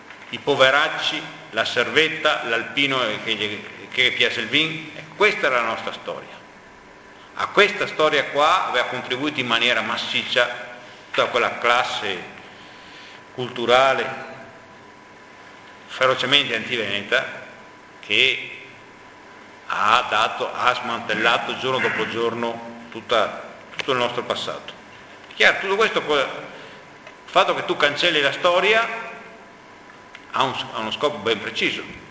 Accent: Veneto, Italy; I veneti sono diventati orfani completi. Cioè noi, come veneti, salvo casi molto rari, ma dopo affronteremo anche questo aspetto qua, la nostra storia ci è stata completamente cancellata.

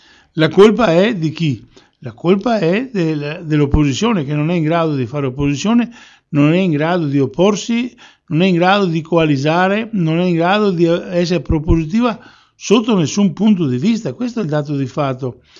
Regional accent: Veneto, Italy; qual è il problema sostanzialmente che possiamo avere noi come Veneti? Noi come Veneti dobbiamo, da una parte, dobbiamo organizzarsi a livello di quartieri

